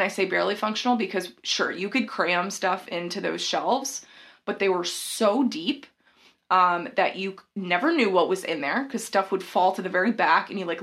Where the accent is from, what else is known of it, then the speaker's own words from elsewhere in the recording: the South, United States; which I've always thought sounded weird because I'm from the South and nobody says